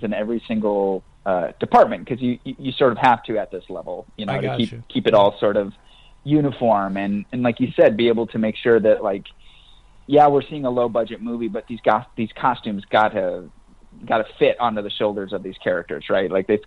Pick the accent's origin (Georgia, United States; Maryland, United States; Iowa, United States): Iowa, United States; You know, I'm from Iowa, he's from East Texas. You know, we grew up in these red, conservative sort of rural areas.